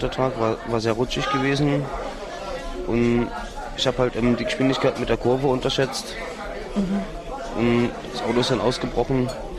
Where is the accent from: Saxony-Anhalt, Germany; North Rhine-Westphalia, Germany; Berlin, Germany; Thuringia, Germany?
Thuringia, Germany; Mühlhausen; born there; Bin geboren in Mühlhausen in Thüringen.